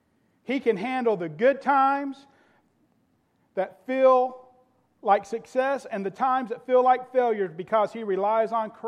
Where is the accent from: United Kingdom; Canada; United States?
United States; Florida; because I grew up in Florida, and I spent all times, and you can have all time in the sun